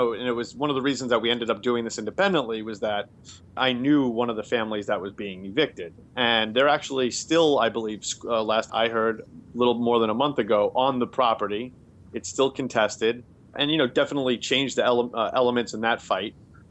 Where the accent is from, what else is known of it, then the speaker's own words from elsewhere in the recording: Queens, New York, United States; now in Boston, United States; especially I'm from Queens and I've lived in Boston for, you know, 14 years.